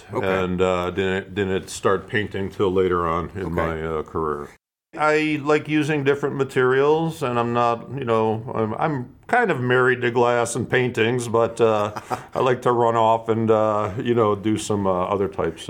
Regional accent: Cleveland, Ohio, United States; now in Marblehead, United States; Well, I'm from the Cleveland area. I spent 40 years there, and I've been in Marblehead approximately 27 years.

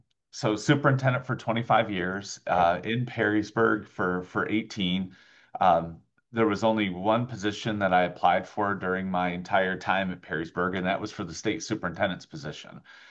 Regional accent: Toledo, Ohio, United States; You know, I grew up in Point Place

